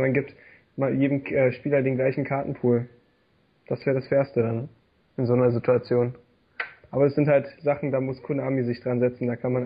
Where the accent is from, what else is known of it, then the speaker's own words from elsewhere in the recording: Berlin, Germany; Und hier als Berliner ist man gewohnt, wenn man zwischen den Türen stehen bleibt, dass die Türen dann nicht zugehen